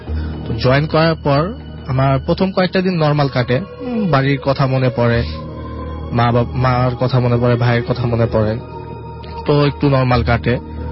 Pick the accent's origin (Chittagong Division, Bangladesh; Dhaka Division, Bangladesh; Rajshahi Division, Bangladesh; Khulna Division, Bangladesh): Dhaka Division, Bangladesh; Narayanganj; আমি ফতুল্লাহ অবদারপুর নানগঞ্জ থেকে এসেছি।